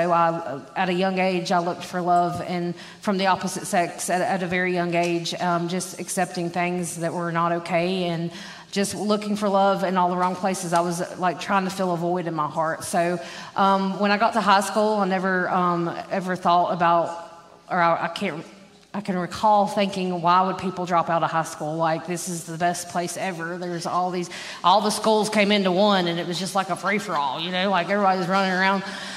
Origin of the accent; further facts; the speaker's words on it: Boone, North Carolina, United States; So I'm local native from Boone. I actually went to Hardin Park right here in my elementary days. Woo woo, Golden Eagles. I'm local, always called this home